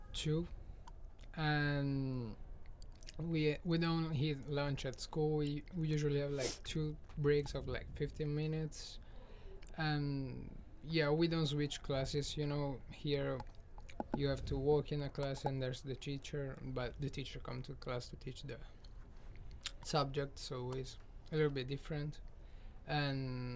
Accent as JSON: {"language": "English", "region": "Lazio", "country": "Italy", "second_language": "English", "said": "Okay, so I'm from Italy. I live 50 minutes from Rome, so big cities, like 4 million people live there, so it's pretty busy."}